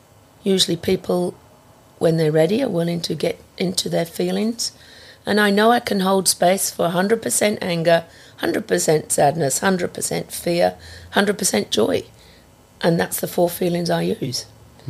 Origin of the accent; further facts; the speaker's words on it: North West England, United Kingdom; No, I come from Lancashire. All of us can talk to anybody.